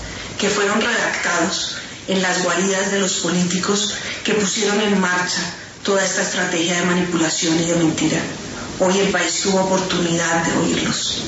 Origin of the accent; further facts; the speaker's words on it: Colombia; Como mujer, como colombiana